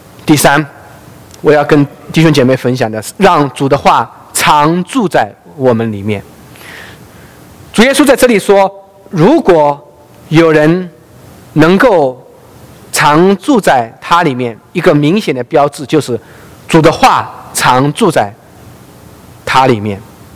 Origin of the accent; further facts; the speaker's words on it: Ningbo, Zhejiang, China; 在我的老家宁波还有他的医馆总